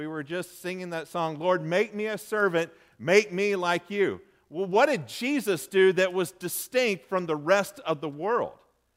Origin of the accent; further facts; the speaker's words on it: Lake Charles, Louisiana, United States; When I was growing up in Lake Charles over in Louisiana, I loved going to my grandma's house